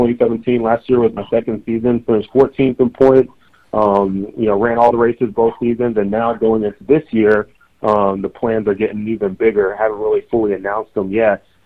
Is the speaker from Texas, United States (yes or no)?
yes; Dallas, Texas, United States; So, you know, originally I'm from Dallas, Texas, grew up in Texas my whole life.